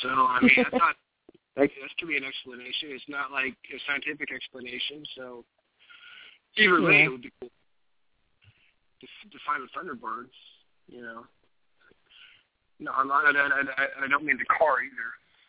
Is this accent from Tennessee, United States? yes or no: no; Louisa County, Virginia, United States; I was growing up in Louisa County, Virginia.